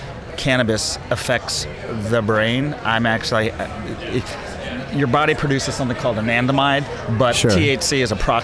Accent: New York City, New York, United States; moved away as an adult; now in Santa Barbara, United States; No, I was born and raised in New York City. Concrete kid in Manhattan.

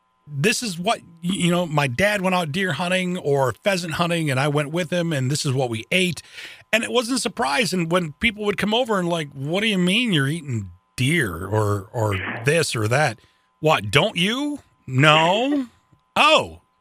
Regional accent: Lansing, Michigan, United States; I'm not sure where you grew up, but I grew up in Lansing. We've got a river that runs right through the middle of town.

